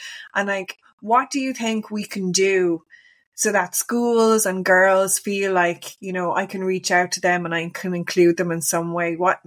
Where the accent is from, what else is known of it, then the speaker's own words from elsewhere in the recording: Waterford, Munster, Ireland; accent: Waterford; I'm from Waterford, I do have a Waterford accent